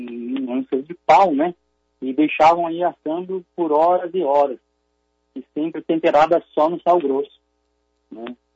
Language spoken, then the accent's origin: Portuguese; Paraná, Brazil; sou paranaense, mas moro no estado de São Paulo há 40 anos, há 20 anos, né